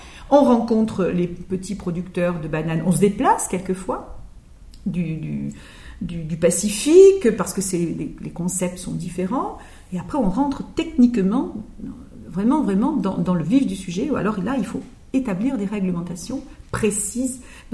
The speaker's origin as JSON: {"language": "French", "town": "Marseille", "region": "Provence-Alpes-Côte d'Azur", "country": "France", "said": "Je suis marseillaise, donc je représente la région, la grande région sud-est au Parlement européen."}